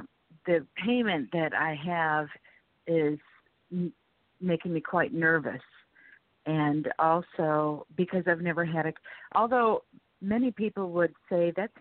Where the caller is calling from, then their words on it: Florida, United States; Mm-hmm. Florida.